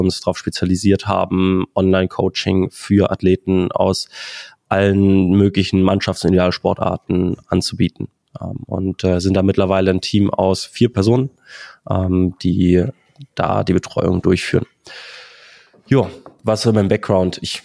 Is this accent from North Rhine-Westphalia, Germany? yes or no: yes; Cologne, North Rhine-Westphalia, Germany; Ich komme aus Köln. Bin dort ansässig